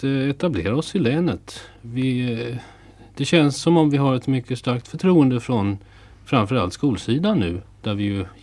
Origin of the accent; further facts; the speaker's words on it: Norrköping, Östergötland, Sweden; now in Luleå, Sweden; Jag visste inte mycket om Norrland när jag kom hit ifrån Norrköping.